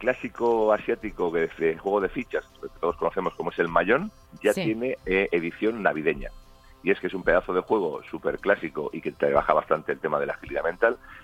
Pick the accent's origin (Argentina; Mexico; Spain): Spain; Murcia, Region of Murcia; en mi tierra, en Murcia